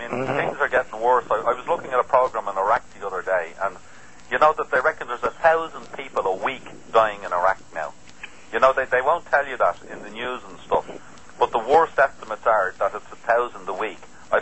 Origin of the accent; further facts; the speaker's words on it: Ireland; being Irish and having kissed the Blarney Stone and all